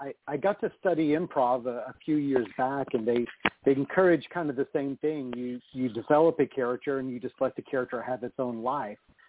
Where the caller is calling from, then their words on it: Los Angeles, California, United States; I'm calling from Los Angeles.